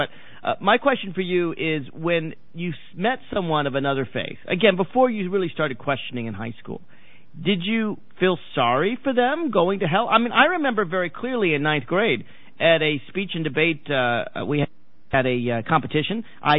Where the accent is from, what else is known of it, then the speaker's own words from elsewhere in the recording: Nashville, Tennessee, United States; I should tell you, I grew up in Nashville, Tennessee.